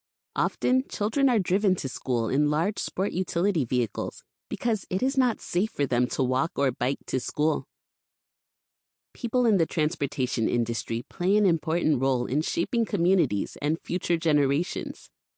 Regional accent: Maplewood, New Jersey, United States; Where I grew up in Maplewood, New Jersey, a small suburban community outside of New York City, I was able to walk to school and playgrounds without adult supervision.

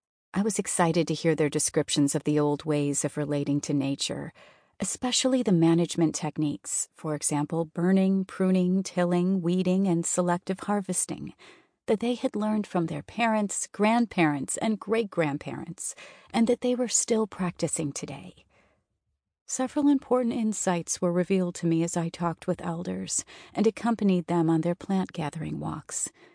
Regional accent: California, United States; I began to wonder about the ways in which the native peoples of my home state, California, had managed wildland resources

